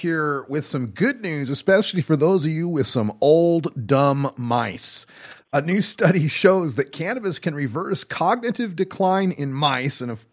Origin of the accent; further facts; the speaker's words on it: Oregon, United States; All right, now to my home state of Oregon